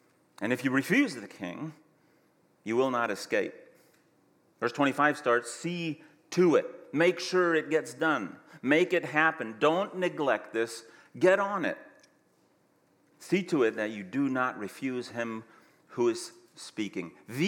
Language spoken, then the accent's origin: English; Germany; And I am doing this the way I grew up, I just realized. I grew up in Germany.